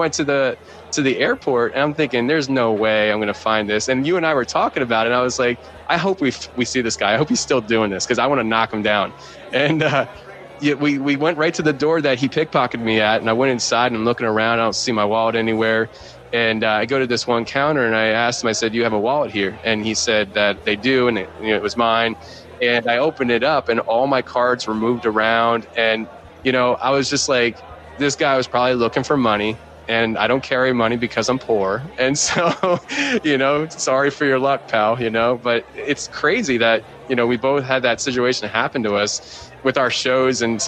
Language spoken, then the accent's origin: English; Philadelphia, Pennsylvania, United States; I don't know where anything is. I'm from Philly.